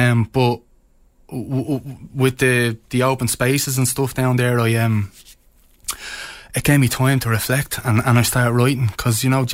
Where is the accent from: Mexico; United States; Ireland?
Ireland; Dublin, Leinster; now in Ennistymon, Ireland; I remember growing up in Dublin in the 80s